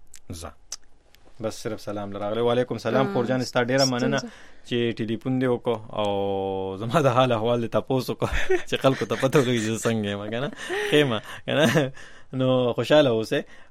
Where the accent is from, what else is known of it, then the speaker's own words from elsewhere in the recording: Khyber Pakhtunkhwa, Pakistan; now in Khost, Afghanistan; زموږ په شمالي وزیرستان کې زه اوس مهاجر يم، په خوست کې يم، په درګه کلی کې يم،